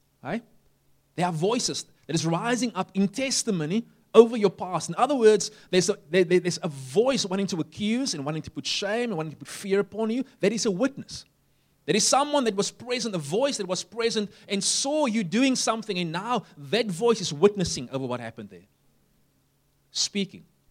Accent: Upington, Northern Cape, South Africa; And where I grew up in Uppington, you had roads.

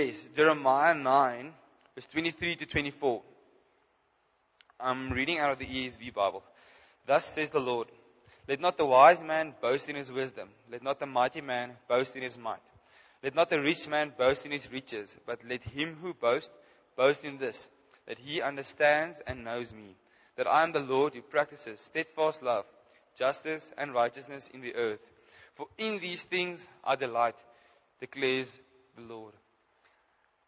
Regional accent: Free State, South Africa; now in Bloemfontein, South Africa; I grew up in Vicksburg, it's the West Vrystaat, and I came to Bloemfontein, and I've been here ever since. So this is the only piece of land that I know.

